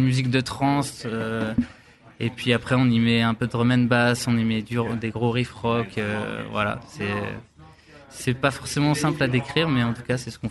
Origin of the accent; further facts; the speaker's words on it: Lille, Hauts-de-France, France; je suis lillois, mais mes parents, ils nous ont toujours emmené beaucoup à la montagne